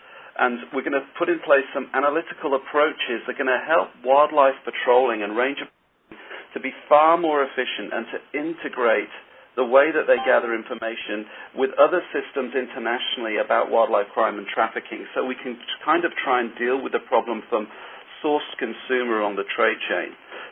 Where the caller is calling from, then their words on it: Mountain View, California, United States; I'm calling you from Mountain View, California, the home of Google.